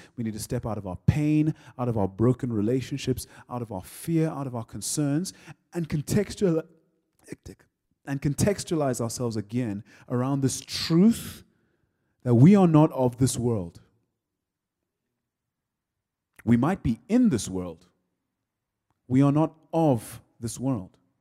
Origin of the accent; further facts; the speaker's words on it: Nigeria; So, I'm from Nigeria, for those of you who can't hear the accent.